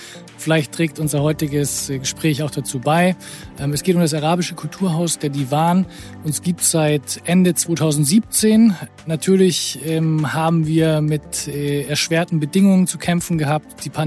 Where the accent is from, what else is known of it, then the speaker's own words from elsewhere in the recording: Southern Germany, Germany; born there; moved away as an adult; now in Berlin, Germany; Ich bin im Süden Deutschlands einmal geboren. Ist schon ein bisschen her, aber auch noch nicht so lange. Und bin dann zum Studium nach Berlin gekommen